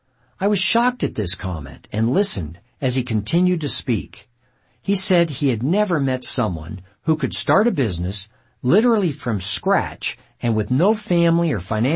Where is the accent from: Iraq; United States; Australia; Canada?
Canada; Edmonton, Alberta; entrepreneurs from my hometown of Edmonton in Canada.